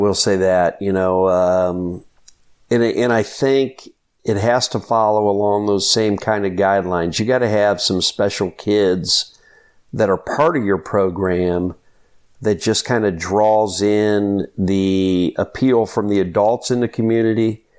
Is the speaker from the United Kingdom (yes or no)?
no; Barberton, Ohio, United States; And growing up in Barberton and being able to watch those teams and read about them